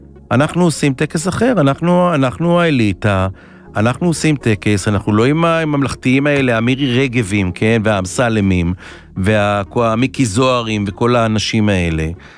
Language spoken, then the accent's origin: Hebrew; Kiryat Shmona, Northern District, Israel; born there; אני לוחם בחטיבת הקומנדו, עשיתי עד היום 227 ימי יום בשירות מילואים, ואני גם מפונה מקריית שמונה, עיר הולדתי האהובה. עיר של אנשים עם לב טוב, עזרה הדדית, ערכים של פעם